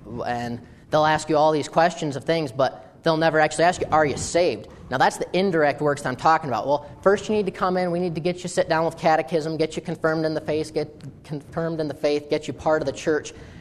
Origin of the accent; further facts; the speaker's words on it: Tawas City, Michigan, United States; So I was raised in Tawas City, Michigan, about an hour and a half north of here, if you speed. But I was raised in Tawas City. I was raised in a little Lutheran church